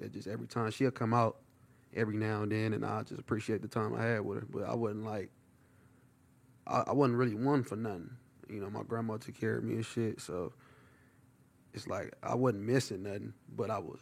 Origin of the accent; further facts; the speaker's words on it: Seattle, Washington, United States; born there; She was from Seattle, Washington. I was born in Seattle, Washington.